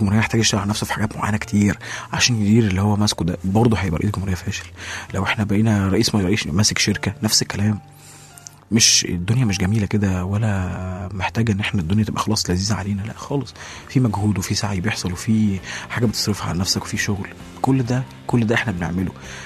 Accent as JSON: {"language": "Arabic", "country": "Egypt", "said": "احنا كمصريين جيل او كشباب مصريين جيل كتب عليه يبني دوله"}